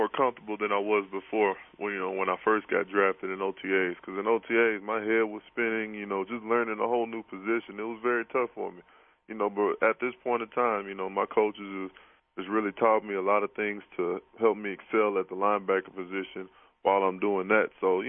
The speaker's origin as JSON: {"language": "English", "town": "Houston", "region": "Texas", "country": "United States", "said": "Seriously, because, you know, I'm a Houstonian. You know, I'm from Houston."}